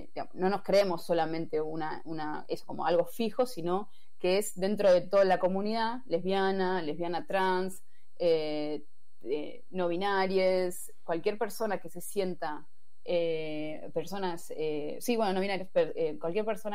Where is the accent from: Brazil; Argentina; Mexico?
Argentina; todas las participantes somos de Argentina, sí.